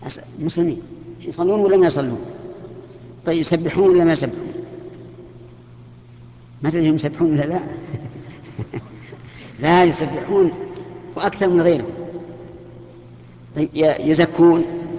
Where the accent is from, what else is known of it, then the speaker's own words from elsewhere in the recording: Saudi Arabia; لا سيما الذي في بلادنا السعودية.